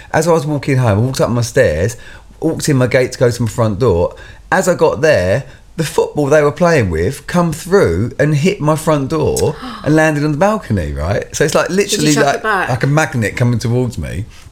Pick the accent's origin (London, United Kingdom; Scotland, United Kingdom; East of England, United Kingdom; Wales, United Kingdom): East of England, United Kingdom; I'm from Essex.